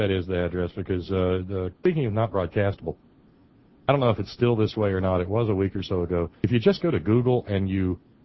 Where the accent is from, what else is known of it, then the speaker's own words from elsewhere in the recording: United States; when I see the behavior I saw here today as an American